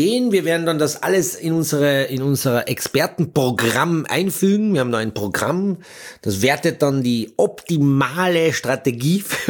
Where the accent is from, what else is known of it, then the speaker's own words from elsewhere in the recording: Austria; bei uns in Österreich